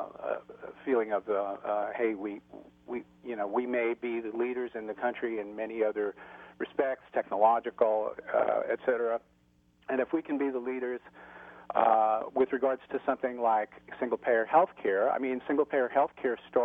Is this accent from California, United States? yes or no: yes; California, United States; as a Californian